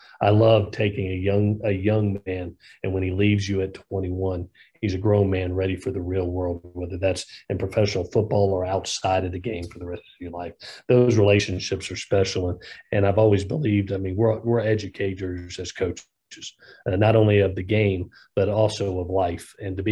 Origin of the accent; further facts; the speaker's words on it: Southeast, United States; I grew up in the Southeast. I knew the talent level of the Southeast when it comes to players.